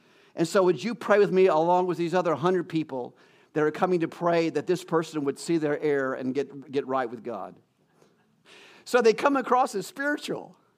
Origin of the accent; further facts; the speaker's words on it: Atlanta, Georgia, United States; We grew up in Atlanta, moved down to Macon for a while, you know, and came up here.